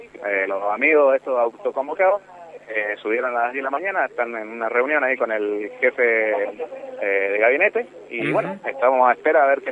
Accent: Guaymallén, Mendoza, Argentina; Yo vengo de acá de Guaymallén.

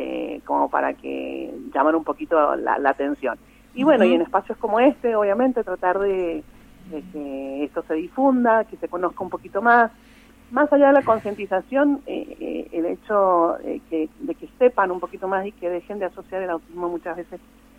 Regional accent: Las Heras, Argentina; Yo soy de Las Heras

